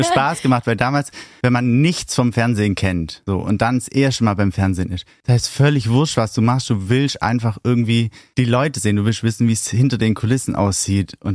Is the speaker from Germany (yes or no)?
yes; Baden-Württemberg, Germany